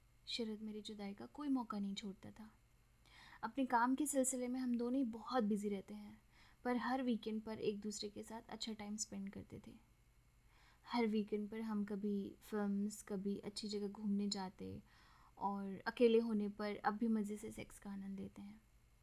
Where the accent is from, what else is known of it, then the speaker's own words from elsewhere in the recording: Lucknow, Uttar Pradesh, India; मैं वैसे तो लखनऊ की रहने वाली हूँ, पर मैंने अपना BBA MBA की पढ़ाई दिल्ली से की है।